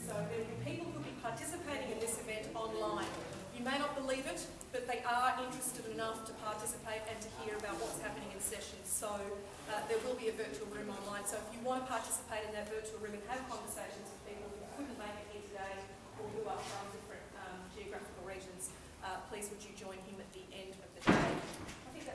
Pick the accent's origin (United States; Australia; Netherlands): Australia; accent: Australian; apologies for the accent, I'm Australian.